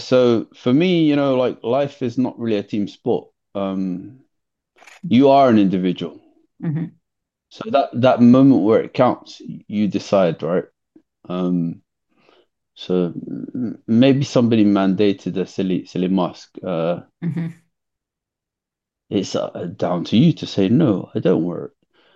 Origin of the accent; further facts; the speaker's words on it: London, United Kingdom; I grew up in London.